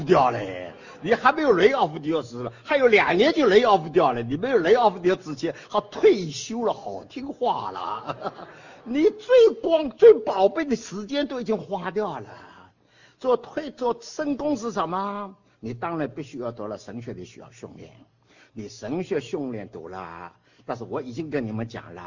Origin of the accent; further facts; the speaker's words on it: Taiwan; 我是台湾来的